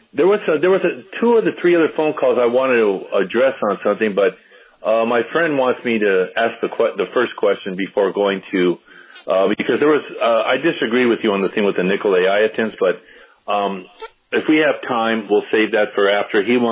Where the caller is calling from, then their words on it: Phoenix, Arizona, United States; I'm calling you from Phoenix. This is my first time calling in.